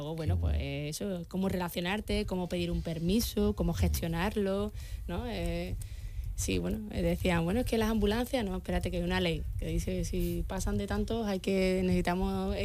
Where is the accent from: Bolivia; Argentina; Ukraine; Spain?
Spain; Seville, Andalusia; yo, como buena sevillana que soy, ¿no? que lata el corazón de Sevilla